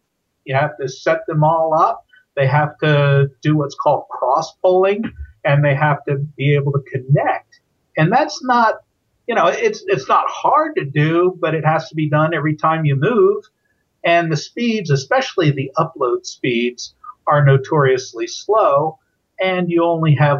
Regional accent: Florida, United States; which was easy for us because we're from Florida.

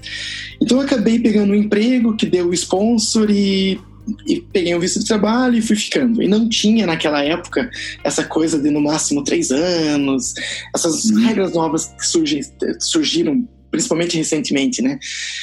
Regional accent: São Mateus do Sul, Paraná, Brazil; also born or lived in Curitiba; eu sou do Paraná, eu nasci no interior do Paraná e morei uma boa parte em Curitiba. Basicamente, cresci em São Mateus do Sul, uhum. E mudei pra Curitiba para estudos de ensino médio e faculdade

